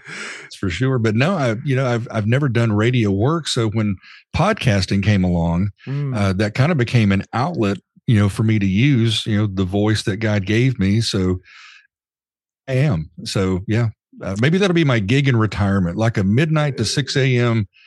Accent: Dallas, Texas, United States; now in Nashville, United States; Dallas-Fort Worth was always home. Still is when people ask, you know, where's home?

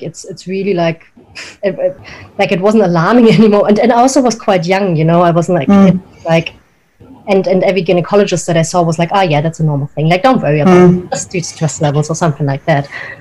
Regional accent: Germany; first language German; English is a second language; now in New Zealand; I was born and raised in Germany. And my mother is French, but my dad's from Vienna. So I kind of, I still grew up with German as my native language. And I right now live in New Zealand

